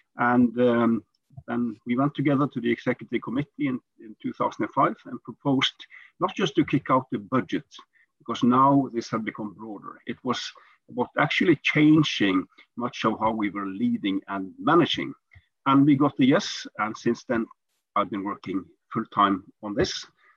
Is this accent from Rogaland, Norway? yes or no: yes; Stavanger, Rogaland, Norway; English is a second language; I'm fine, and I'm in Norway, in my hometown of Stavanger.